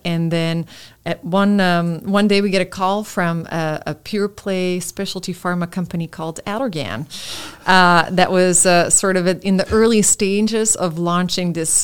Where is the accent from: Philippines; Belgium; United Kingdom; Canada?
Belgium; Antwerp, Flanders; moved away as an adult; now in United States; I was born in Antwerp, Belgium. So we say it's the heart of Europe.